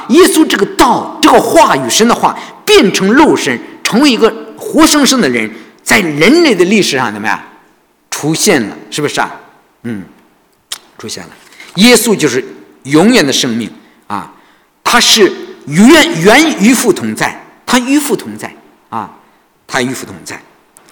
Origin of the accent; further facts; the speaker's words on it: China; 我们现在可能因为我们是中国人，是不是？